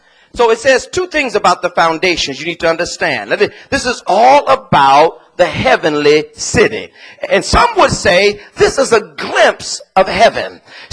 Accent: Los Angeles, California, United States; I'm from South Central, maybe I'll go through the South Central gate.

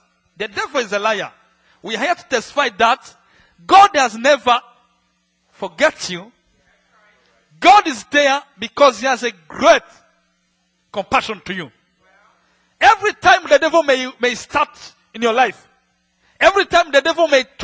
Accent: Rwanda; English is a second language; As I told you, I'm coming from Rwanda. Rwanda is a good country.

